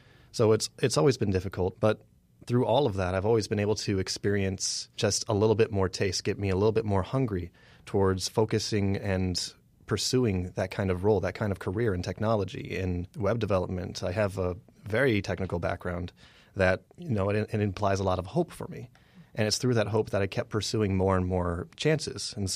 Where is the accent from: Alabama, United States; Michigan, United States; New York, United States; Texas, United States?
Michigan, United States; I'm originally from Michigan.